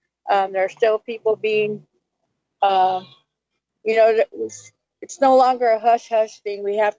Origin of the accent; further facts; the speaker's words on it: Los Angeles, California, United States; now in Tacoma, United States; I'm from East LA.